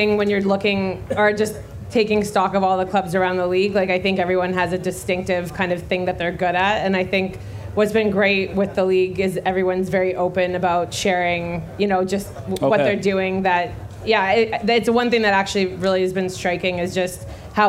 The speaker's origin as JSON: {"language": "English", "country": "Canada", "said": "I'm from Canada, you know, originally"}